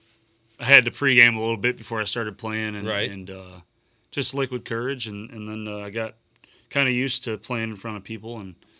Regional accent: St. John, Indiana, United States; now in DeMott, United States; I'm from St. John.

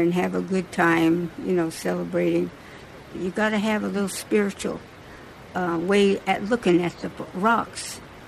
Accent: Yosemite, California, United States; born there; I was born in Yosemite in 1927, and I am now 87 years old.

